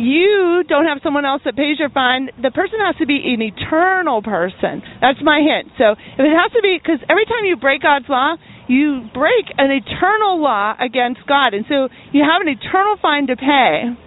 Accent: Pittsburgh, Pennsylvania, United States; You know what, I am from Pittsburgh, so the Steelers, they do steal, so, all right.

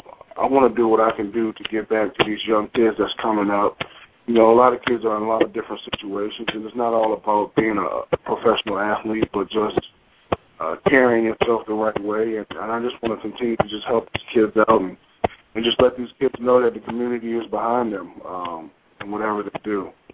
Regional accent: King George County, Virginia, United States; all proceeds from that event will be going towards book scholarships for kids in my hometown of King George County and surrounding counties. And the next day I'm holding a youth football camp in my hometown of King George County.

